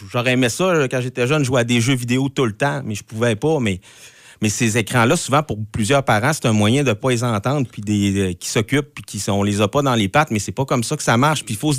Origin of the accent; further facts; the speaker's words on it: Quebec, Canada; Donc, je suis québécois jusqu'à l'intelligence artificielle.